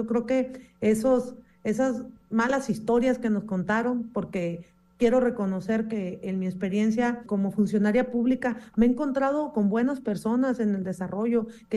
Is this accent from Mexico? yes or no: yes; Los Cabos, Baja California Sur, Mexico; yo soy originaria de Los Cabos, yo aquí nací, aquí crecí, primeramente Dios me permita aquí morir, ¿no? Y aquí quedarme en mi tierra.